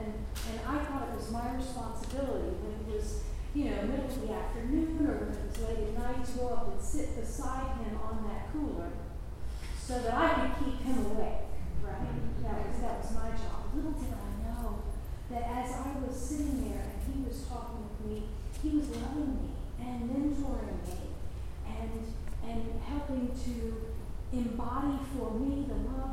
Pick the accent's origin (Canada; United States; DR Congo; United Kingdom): United States; Gainesville; Some of you may know that I grew up in Gainesville, as Rick said.